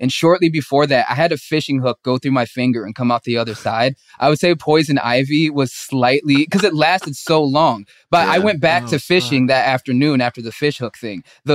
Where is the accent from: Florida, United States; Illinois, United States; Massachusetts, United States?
Illinois, United States; I'm from Illinois. Like, we moved to this little town.